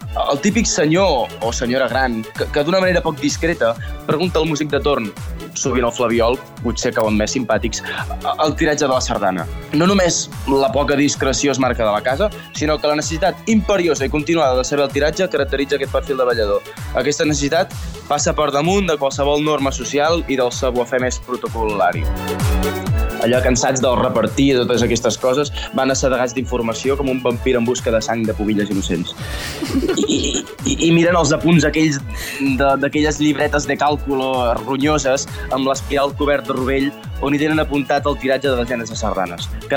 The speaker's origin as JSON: {"language": "Catalan", "town": "Igualada", "region": "Catalonia", "country": "Spain", "said": "Soc d'Igualada i toco el tible."}